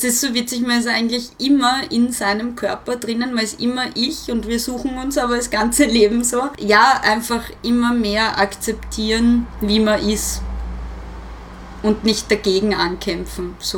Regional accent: Vienna, Austria; dann habe ich einen oberösterreichischen Dialekt auspackt und habe nicht gesagt, dass ich Wienerin bin.

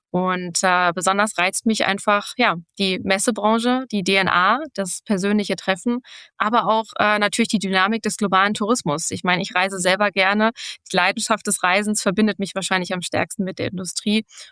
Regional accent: Berlin, Germany; Tatsächlich in Berlin, in meiner Heimatstadt

